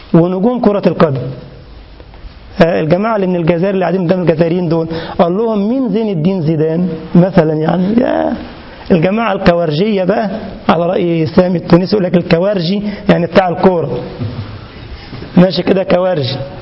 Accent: Egypt; عندنا في مصر مثلا تقال لمن اتصف بالعلم، او لكبير سن له الوقار والاحترام.

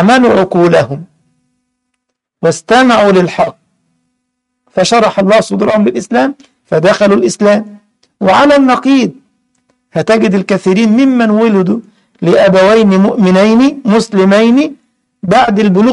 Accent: Egypt; now in Germany; بنقوله عندنا في مصر نافيجيشن، هنا بتقوله في ألمانيا نافيجاتسيون

